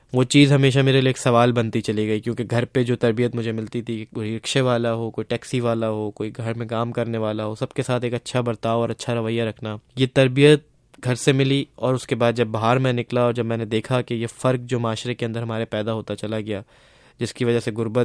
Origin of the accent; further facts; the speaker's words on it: Karachi, Sindh, Pakistan; میرا تعلق کراچی پاکستان سے ہے.